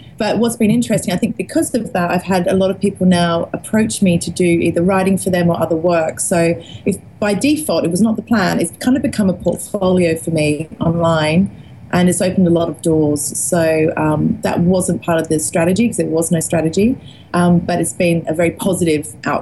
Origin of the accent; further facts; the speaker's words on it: Australia; now in Florence, Italy; I mean, I grew up in Australia